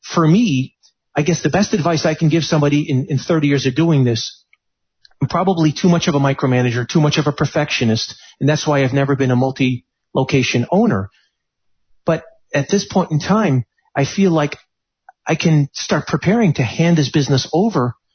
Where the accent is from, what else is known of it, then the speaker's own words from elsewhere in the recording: United States; my entire way of looking at myself as an American